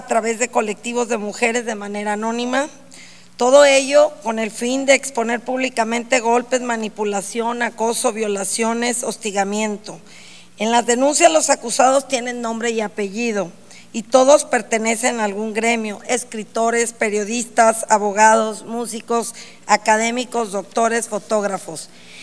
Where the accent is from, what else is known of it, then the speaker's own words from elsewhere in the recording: Nayarit, Mexico; como mexicana, como mujer mexicana, nayarita, diputada